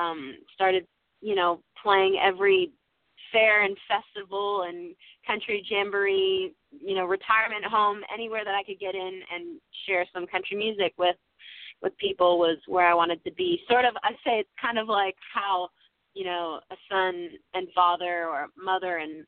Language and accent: English; Lindsay, Ontario, Canada; I'm originally from Ontario, Canada, a little town called Lindsay that is 2 hours northeast